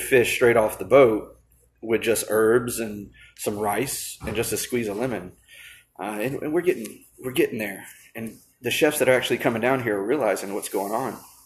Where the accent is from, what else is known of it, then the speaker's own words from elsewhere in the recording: Winder, Georgia, United States; now in Panama City Beach, United States; and I'm originally from Athens, Georgia, or Winder, Georgia, rather. Not many people know where that's at, so I always say Athens because everybody knows where the dogs are. But I've been in Panama City Beach for 10 years